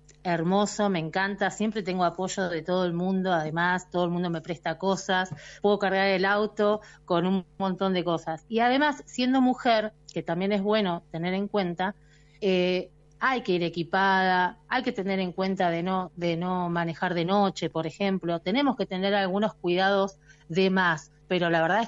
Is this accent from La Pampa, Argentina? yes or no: no; General Roca, Río Negro, Argentina; soy patagónica, yo soy de General Roca, Río Negro, así que soy patagónica